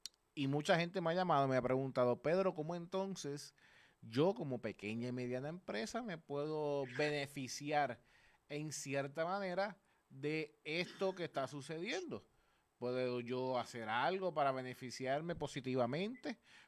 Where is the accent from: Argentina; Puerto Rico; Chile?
Puerto Rico; para mí, que somos boricuas